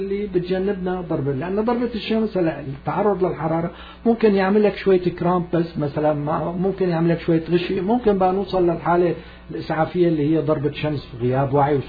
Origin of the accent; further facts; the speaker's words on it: Syria; عندنا بسوريا